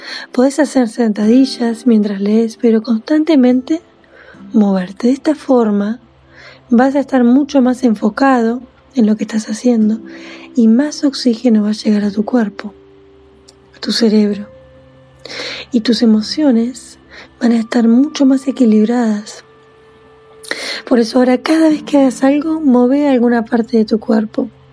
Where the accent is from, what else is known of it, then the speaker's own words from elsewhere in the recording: Argentina; de Argentina.